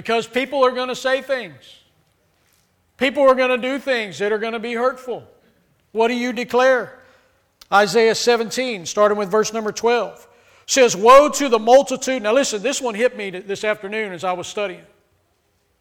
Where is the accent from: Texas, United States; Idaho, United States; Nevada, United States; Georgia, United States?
Texas, United States; I'm from Texas, man, so anytime I can bring up Texas, I'm going to do it, because that's what we do. I grew up in rattlesnake country.